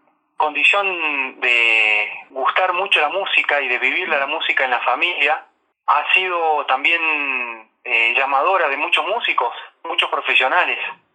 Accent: Villa Huidobro, Córdoba, Argentina; now in Córdoba, Argentina; Nosotros somos todos oriundos de Villa Huidobro, Cañada Verde, como le llamamos, al sur de la provincia de Córdoba. Todos mis familiares. Desde ahí nos fuimos a vivir a Córdoba.

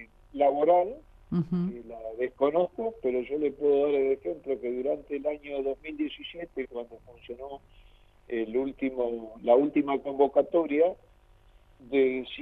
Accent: Mocoretá, Corrientes, Argentina; also born or lived in Chajarí; pero soy correntino, yo soy del norte, soy de Mocoretá, que está ahí nomás cerquita de...

